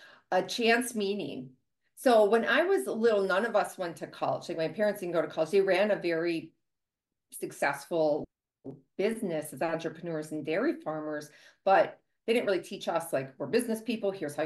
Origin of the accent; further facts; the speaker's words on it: Wisconsin, United States; I was born here in Wisconsin, where I now reside again in my hometown. And we grew up dairy farming, milking cows, baling hay, picking rocks.